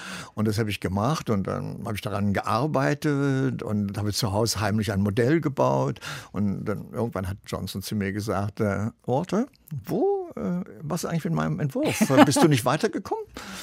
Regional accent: Germany; ich als Deutscher

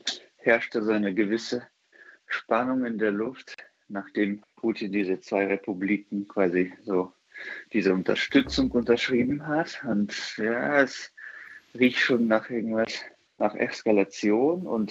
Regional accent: Ukraine; ich bin Ukrainer

